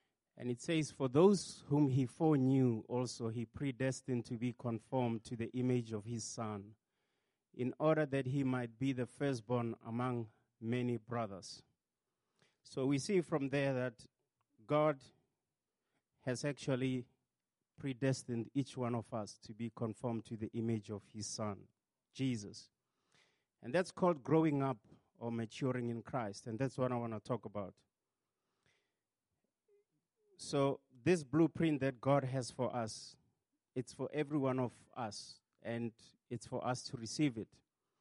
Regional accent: South Africa; first language Tswana; English is a second language; I'm South African. I speak Tswana, that's my home language. And I, of course, learned English. I never really was fluent with English until I got to university.

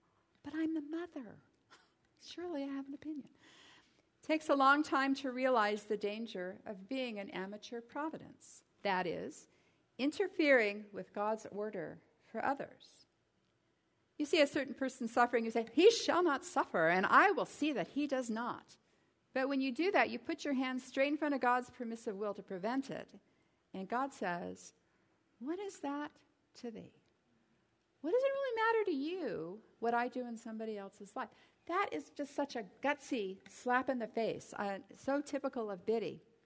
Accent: Los Angeles, California, United States; That I grew up in Los Angeles and have been all over the world.

